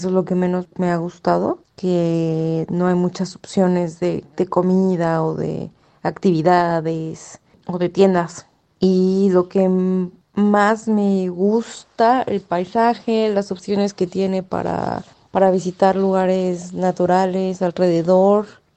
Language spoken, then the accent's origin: Spanish; Mexico City, Mexico; now in Australia; yo soy de la Ciudad de México, en México, entonces es una ciudad muy, muy grande, y de ahí pasar a una ciudad en Australia que fue Sydney, de por sí yo la sentí chica, y de ahí pasar a un pueblo